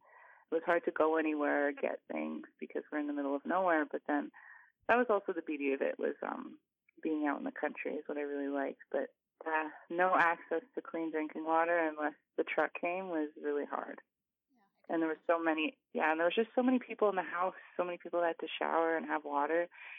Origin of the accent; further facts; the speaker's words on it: Enoch Cree Nation, Alberta, Canada; It was great because I got to live with my grandparents, my mom, my single mother, and my grandparents, but the house was pretty full because my whole family was living there.